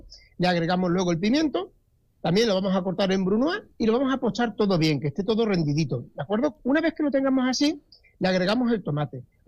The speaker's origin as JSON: {"language": "Spanish", "town": "Tarragona", "region": "Catalonia", "country": "Spain", "tie": "born there", "said": "Además es de Tarragona, precisamente, de donde yo nací hace ya algunos años"}